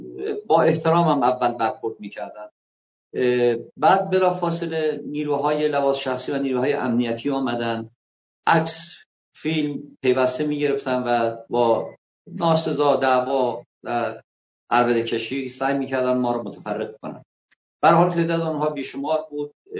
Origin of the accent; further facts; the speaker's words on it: Andimeshk, Khuzestan, Iran; now in Tehran, Iran; خودم اهل خوزستان هستم، بچه اندیمش هستم، مقیم تهران هستم